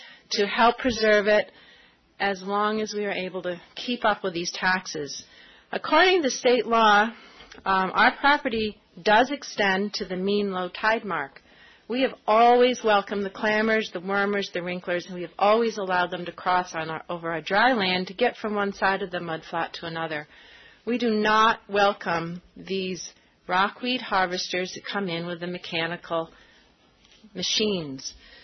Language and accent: English; Farmington, United States; Well, I'm from Farmington, but I'm not a wealthy landowner.